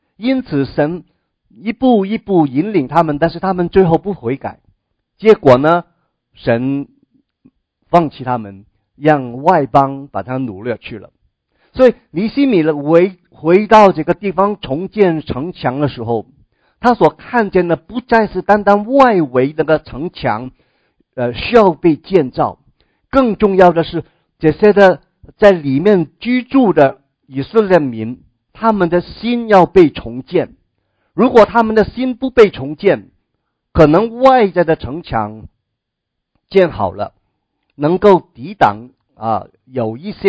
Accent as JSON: {"language": "Chinese", "country": "China", "said": "我们是中国人"}